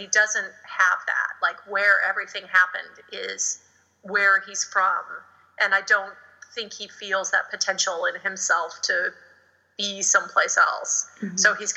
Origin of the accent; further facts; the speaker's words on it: Midwest, United States; now in Los Angeles, United States; I'm from the Midwest, mm-hmm.